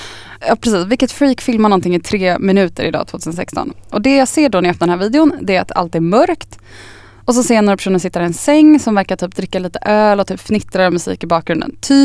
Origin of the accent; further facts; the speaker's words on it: Östervåla, Uppsala County, Sweden; also born or lived in Upplands Väsby; Jag är ju först från liksom Östervåla utanför Tierp på Uppsala och så har jag bott i Upplands Väsby.